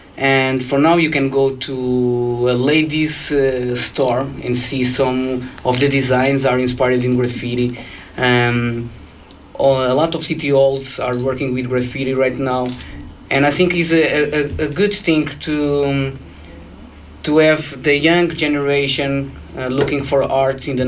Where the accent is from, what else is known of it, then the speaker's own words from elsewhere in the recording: Lisbon, Portugal; from Portugal, Lisbon.